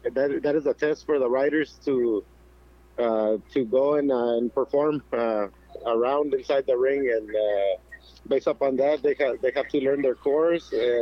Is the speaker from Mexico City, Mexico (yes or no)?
no; Guanajuato, Mexico; I'm originally from Guanajuato, Mexico.